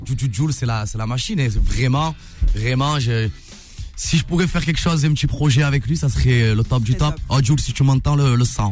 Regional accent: Tunisia; moved away; j'aime mon pays, j'aime la Tunisie. Attention, je suis un Tunisien, je suis fier de l'être. Mais ça fait très longtemps que je suis pas allé en Tunisie

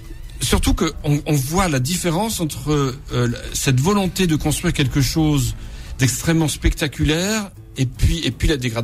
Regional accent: Corsica, France; Moi, je suis très paresseux parce que je suis corse.

